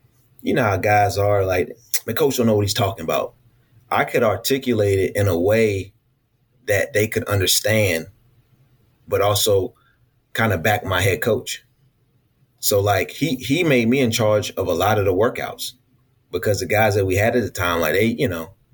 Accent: Raleigh, North Carolina, United States; I was from Raleigh, North Carolina. Harrogate, Tennessee is probably 7, almost 8 hours away.

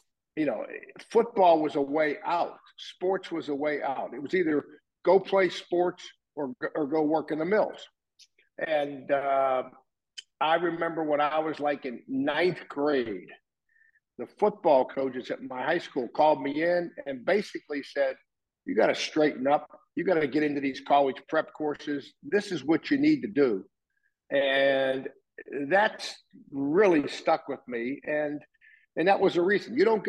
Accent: Pittsburgh, Pennsylvania, United States; And I'm from Pittsburgh.

